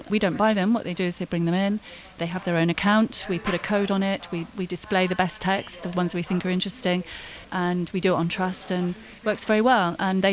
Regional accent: England, United Kingdom; now in Spain; I'm one of the two associates, business partners that we have here. And I'm English. I've been here 14 years.

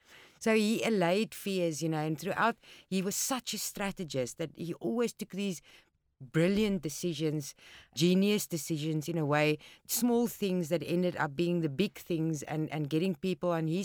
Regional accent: South Africa; growing up in South Africa, we lived apartheid.

